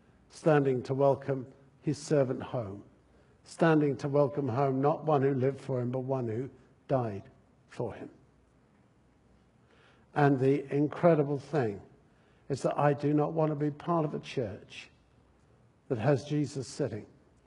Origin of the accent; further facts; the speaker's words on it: United Kingdom; now in United States; I'm British. Well, we're American citizens, and that's marvelous, but my roots go back in an old country.